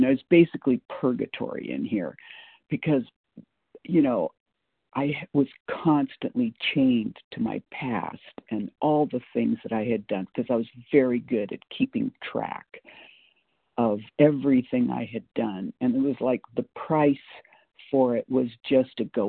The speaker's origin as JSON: {"language": "English", "region": "California", "country": "United States", "lives_now": "Boise, United States", "said": "I pray every day for the people in my home state of California."}